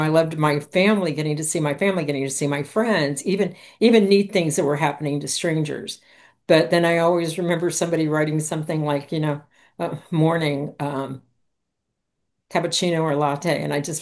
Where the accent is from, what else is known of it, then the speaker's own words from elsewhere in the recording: Miami, Florida, United States; I'm from Miami, but when I was a little kid, I went to New Orleans with my dad, and I just fell in love with the zoo, and the whole look of it.